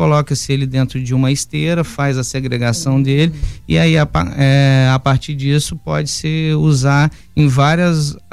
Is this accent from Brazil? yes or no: yes; Volta Redonda, Rio de Janeiro, Brazil; born there; moved away as an adult; Não, sou nascido em Volta Redonda.